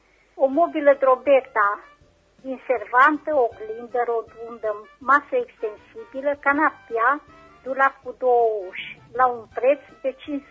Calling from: Reșița, Caraș-Severin, Romania; sunt din Reșița, Galizica

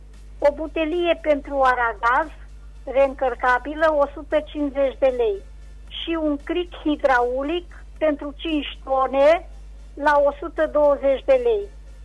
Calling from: Reșița, Caraș-Severin, Romania; din Reșița

